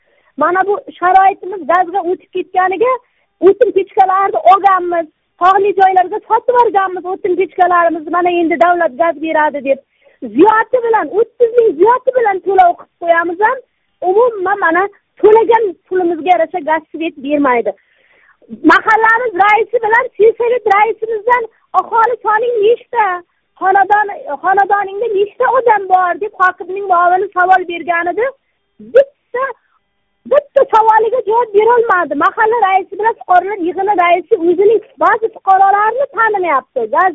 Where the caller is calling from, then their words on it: Qo'ng'irot, Karakalpakstan, Uzbekistan; Muzrabotdan Qo'ng'irot markazi Do'stlik mahallasidanman.